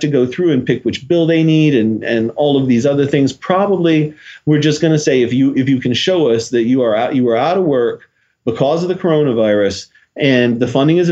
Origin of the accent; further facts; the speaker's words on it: Nashville, Tennessee, United States; You guys know I'm originally from Nashville, right?